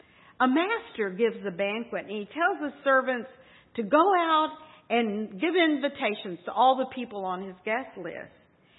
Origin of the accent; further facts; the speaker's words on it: Texas, United States; Our Mexican families, oh my goodness, I grew up in Texas.